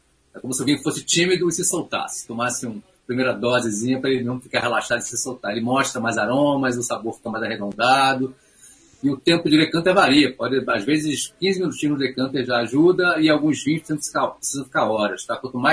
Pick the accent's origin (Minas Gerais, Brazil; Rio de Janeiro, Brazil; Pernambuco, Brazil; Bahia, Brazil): Rio de Janeiro, Brazil; eu não nasci num chateau, não nasci numa região vinícola, eu nasci numa cidade de praia onde ninguém bebia vinho. Sou do Rio de Janeiro.